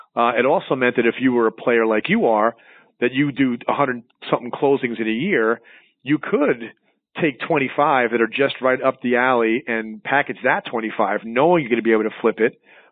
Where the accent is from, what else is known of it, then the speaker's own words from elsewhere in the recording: New York, United States; now in Charlotte, United States; in Charlotte where I live now. I used to be a New Yorker. I am a New Yorker. Once you are, always, right?